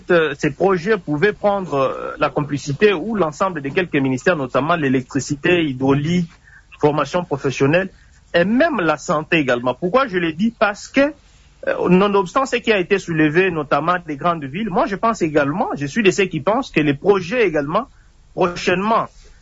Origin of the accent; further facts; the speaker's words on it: Tshilenge, Kasaï-Oriental, DR Congo; now in Lubumbashi, Congo; pour permettre que chez moi, à Tshilenge, à Ilitouri